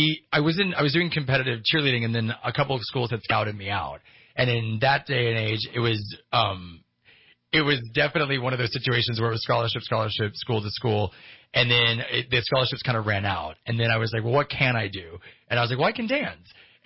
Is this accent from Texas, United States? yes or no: yes; Texas, United States; because I'm originally from Texas.